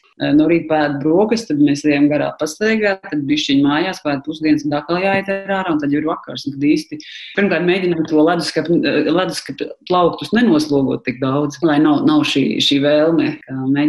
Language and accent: Latvian; Riga, Latvia; saku, jā, es esmu no Rīgas